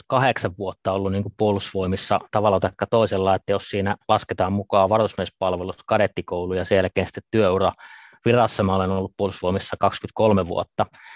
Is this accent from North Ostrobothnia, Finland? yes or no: no; Ivalo, Lapland, Finland; mä olen 48-vuotias upseeri töissä puolustusvoimissa ja kotoisin olen Pohjois-Suomesta, Lapista, Ivalosta